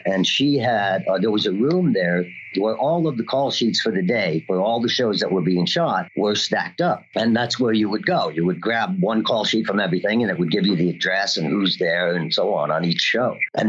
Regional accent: East Coast, United States; I had started doing stunts in New York City, so I grew up on the East Coast

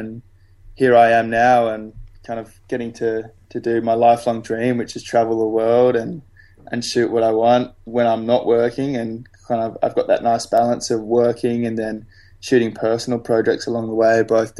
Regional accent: Sydney, New South Wales, Australia; So I grew up near Manly Beach in Sydney, Australia.

